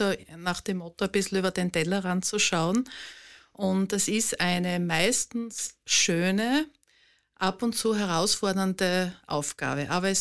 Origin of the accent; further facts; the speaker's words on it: Geistthal-Södingberg, Styria, Austria; ich komme aus Geisterl-Södingberg, bin dort seit Jänner 2019 Bürgermeisterin